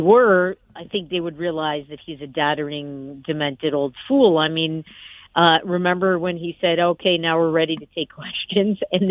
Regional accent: Detroit, Michigan, United States; And, you know, I'm from Detroit, and we used to produce Dodges here

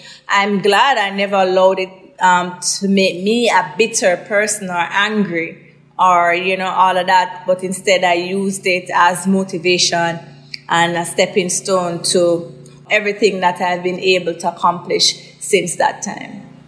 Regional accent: Waterhouse, Jamaica; Growing up in Waterhouse was very difficult

